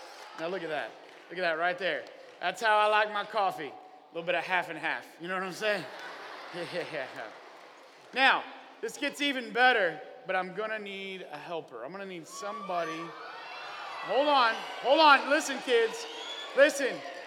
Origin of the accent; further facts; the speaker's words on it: Oklahoma, United States; also born or lived in Texas; Now, growing up in Oklahoma and Texas, I've seen bullwhips and always thought they were cool.